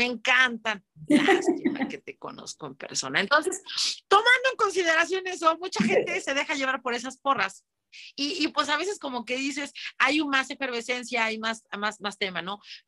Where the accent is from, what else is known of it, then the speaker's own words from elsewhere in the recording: Mexico; está nuestra riqueza como mexicanas y mexicanos